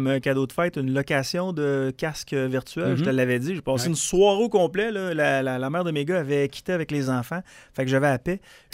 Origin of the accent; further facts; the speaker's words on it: Quebec, Canada; j'étais chez nous en Beauce.